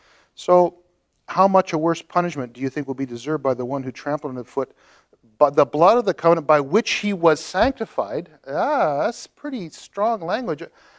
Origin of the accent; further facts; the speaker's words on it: United States; That's why flag desecration is a big deal, at least in North America, particularly where I grew up in the States.